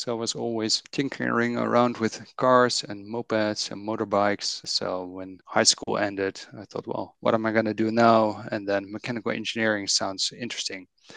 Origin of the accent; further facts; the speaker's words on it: Netherlands; English is a second language; I think the multiple languages is relatively easy because I'm from the Netherlands and Dutch is not that useful in the rest of the world.